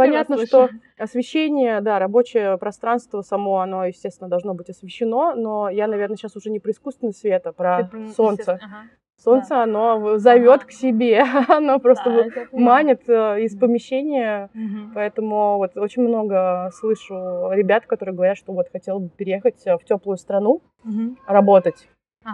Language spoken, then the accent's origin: Russian; Saint Petersburg, Russia; now in Sweden; я приехала из Питера, который вот у него там 300 оттенков серого. Это правда очень пасмурный город